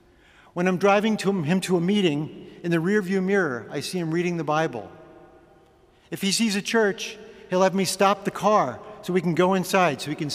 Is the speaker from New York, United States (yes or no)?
yes; Queens, New York, United States; Fingernail Eddie and I grew up together in Queens, New York.